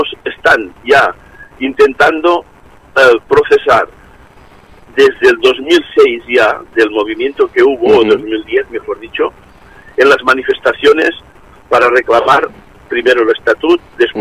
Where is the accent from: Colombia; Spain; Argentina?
Spain; Girona, Catalonia; now in Barcelona, Spain; yo soy de Girona, entonces ahora concretamente en este momento estoy en Barcelona.